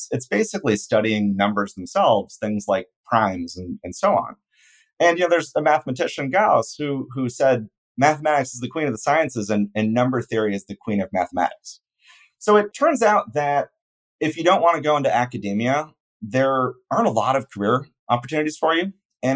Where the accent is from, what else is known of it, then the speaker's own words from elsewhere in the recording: California, United States; So I grew up near San Francisco in a suburb of Oakland.